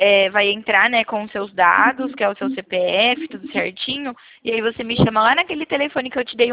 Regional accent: Bebedouro, São Paulo, Brazil; Eu sou de Bebedouro

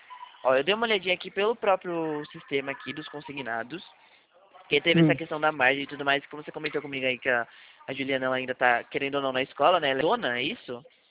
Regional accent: Atibaia, São Paulo, Brazil; Eu sou daqui de Atibaia, interiorzinho de São Paulo, Atibaia.

